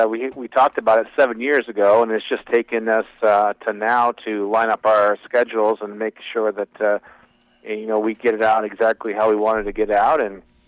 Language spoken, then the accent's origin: English; Vermont, United States; You know, I grew up in Vermont, and my dad owned a diner in St. Johnsbury, Vermont, called Mapletown Dinette.